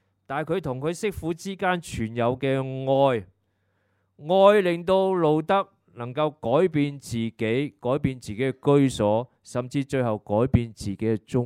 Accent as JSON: {"language": "Chinese", "country": "Hong Kong", "said": "我们香港人好像很多的身份危机，甚至在怀疑自己，质疑自己是不是香港中国人"}